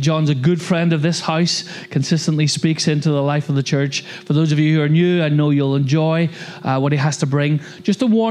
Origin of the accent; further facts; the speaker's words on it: Ireland; I know I'm Irish, but I thought that was fairly obvious.